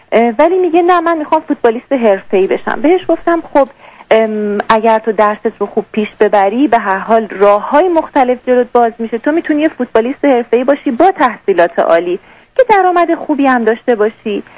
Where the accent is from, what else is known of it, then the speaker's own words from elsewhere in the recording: Iran; moved away as an adult; now in Dubai, United Arab Emirates; ما 3 سال پیش، یعنی وقتی که پسر من 9 ساله بود، از ایران مهاجرت کردیم به دبی.